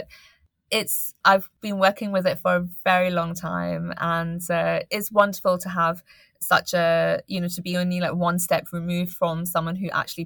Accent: Scotland, United Kingdom; I'm Scottish

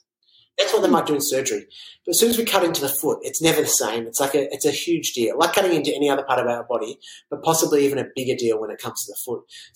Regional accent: Melbourne, Victoria, Australia; I'm like, "Well, why are you asking me then? I'm from Melbourne."

